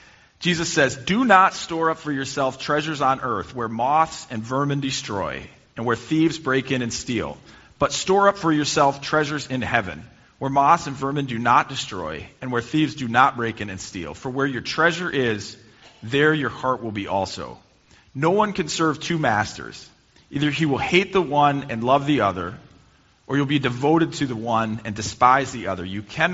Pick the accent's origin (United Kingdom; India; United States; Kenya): United States; Petoskey, Michigan; When I grew up here in Petoskey, Michigan, you know, went to school.